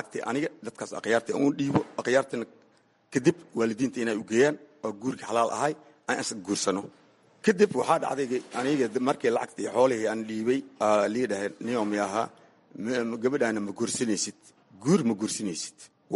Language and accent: Somali; Mogadishu, Banaadir, Somalia; also born or lived in Lower Juba; waxaan ku dhashay ani Jubbada hoose, waxaan kusoo barbaaray Muqdisho